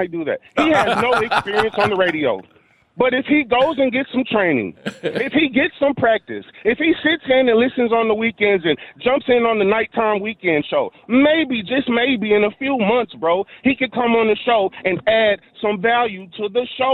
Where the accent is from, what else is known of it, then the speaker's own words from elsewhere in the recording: Dallas, Texas, United States; you know, I'm from Dallas, so, you know, I'm one of those Shador fans who have gravitated towards the Cleveland media and stuff like that, so.